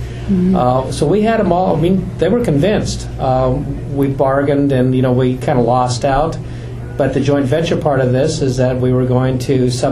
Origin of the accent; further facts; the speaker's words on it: Springfield, United States; being, you know, a Springfield person, you know, growing up in Springfield and seeing where the opportunities are